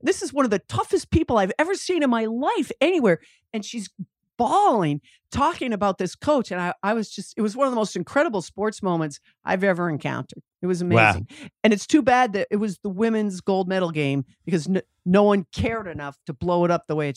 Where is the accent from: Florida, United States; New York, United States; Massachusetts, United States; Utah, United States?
Massachusetts, United States; Westwood; Like I grew up in Westwood, Massachusetts, and our high school team didn't lose a league game for like, I don't know, 15 years or something.